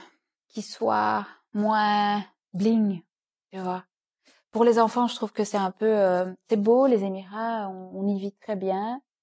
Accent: Liège, Wallonia, Belgium; Je suis francophone de Belgique, je ne suis pas française, de Liège, plus exactement. Je suis mariée avec un Belge néerlandophone que j'ai rencontré parce que j'ai travaillé presque 10 ans à Bruxelles.

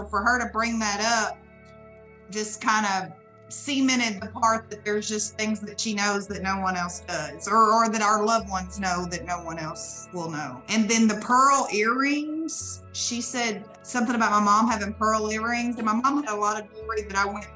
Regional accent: Arkansas, United States; I'm from Arkansas.

